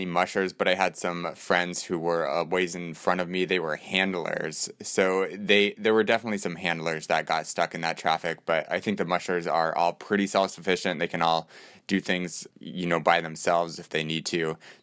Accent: Alaska, United States; That's one of the advantages of growing up in Alaska is, you know, at least for me, I keep my skis in my car whenever I can.

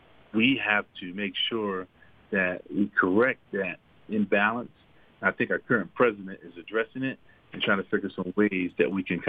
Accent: Pennsylvania, United States; You know, I grew up in Pennsylvania.

